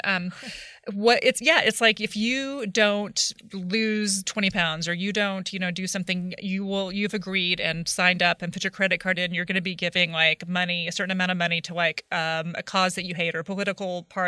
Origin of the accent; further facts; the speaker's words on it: Texas, United States; also born or lived in Oklahoma; I grew up in Texas and Oklahoma where it's meat. Meat is your meal.